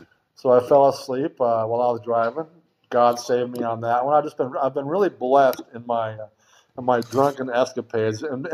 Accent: Van Nuys, California, United States; also born or lived in Santa Ynez; Okay, I was born in 1964 in Van Nuys, California. Raised up there until the seventh grade.

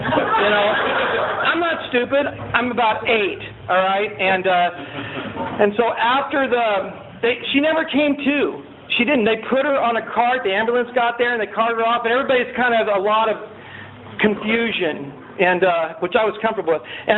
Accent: California, United States; I'm from Wampoke, and everybody's like, where's that at? And I say, oh, it's between Santa Barbara and Pismo Beach.

